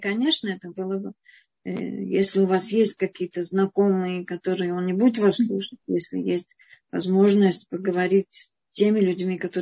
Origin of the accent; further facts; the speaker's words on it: Russia; мы, приехавшие из России, у нас есть своя прекрасная культура русская, которая нам совершенно не нужно выбрасывать. И есть русский язык